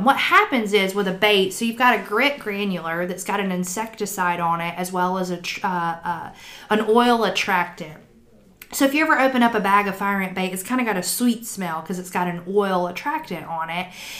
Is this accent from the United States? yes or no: yes; Georgia, United States; also born or lived in Louisiana; now in West Tennessee, United States; I moved up here from Louisiana, and I grew up in Georgia and went to school at Auburn University.